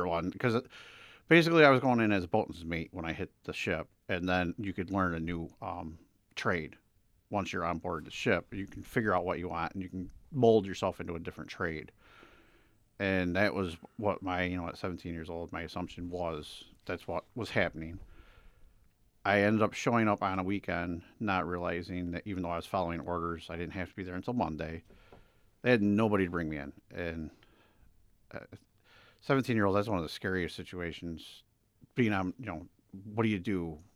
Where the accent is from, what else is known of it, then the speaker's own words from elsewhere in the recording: United States; now in New York, United States; I'm a military brat, so I actually grew up all over the country. My last place that my father was in Indiana. Once he got out, we ended up moving here to New York.